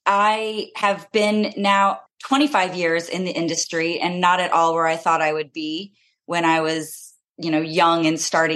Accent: Illinois, United States; now in Richmond, United States; I'm from Illinois. I currently live in Richmond, Virginia.

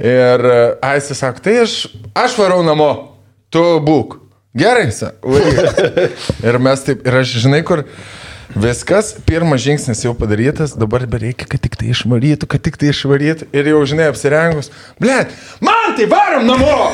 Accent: Samogitia, Lithuania; ten visi esam žemaičiai

